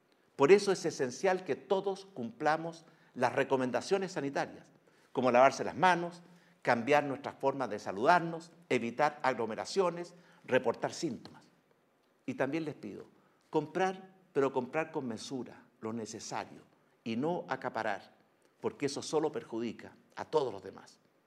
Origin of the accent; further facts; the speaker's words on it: Chile; esta no es la primera ni será la última vez que como chilenos debamos enfrentar la adversidad.